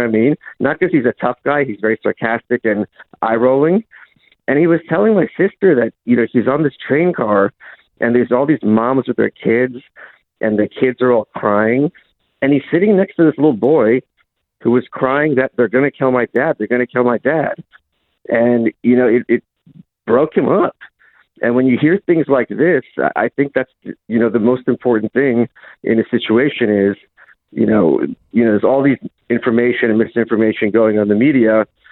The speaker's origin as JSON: {"language": "English", "town": "Lviv", "region": "Lviv Oblast", "country": "Ukraine", "said": "We're from Lviv, which is the furthest west, major city in Ukraine."}